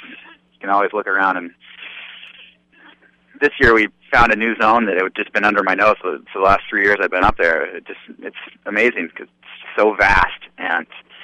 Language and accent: English; Washington, United States; we're in Washington, my home state.